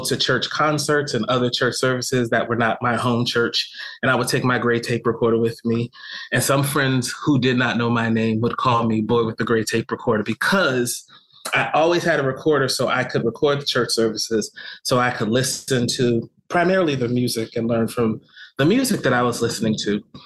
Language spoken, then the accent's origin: English; East Orange, New Jersey, United States; I grew up in East Orange, New Jersey, in a household. My father is a preacher, pastor of a Pentecostal church.